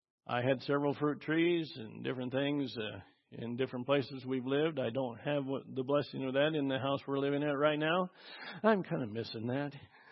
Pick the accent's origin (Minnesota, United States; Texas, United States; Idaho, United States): Idaho, United States; As many of you know, I'm from Idaho.